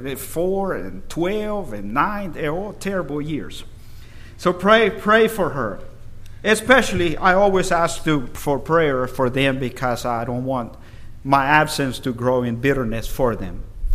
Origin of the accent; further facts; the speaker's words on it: Dublin, Georgia, United States; I come from Dublin, Georgia. And that's a little bit far away.